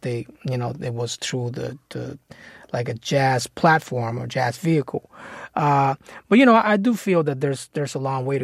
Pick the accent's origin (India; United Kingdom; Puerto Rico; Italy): Puerto Rico; So I grew up in Puerto Rico, and I grew up around a lot of music